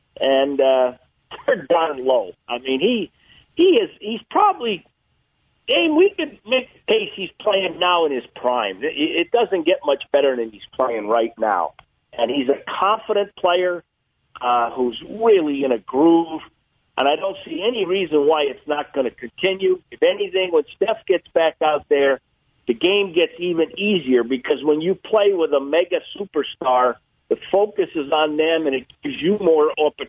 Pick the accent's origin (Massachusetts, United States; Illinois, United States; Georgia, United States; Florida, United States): Massachusetts, United States; you guys know I'm from Massachusetts, so I cheer for Boston 80 games a year, except when they play our Warriors.